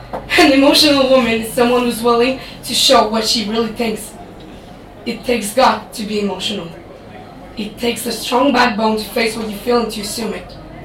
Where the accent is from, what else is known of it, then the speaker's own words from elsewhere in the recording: Quebec, Canada; English is a second language; So I'm not an English spoken person. I'm from I'm French Canadian. So please be nice.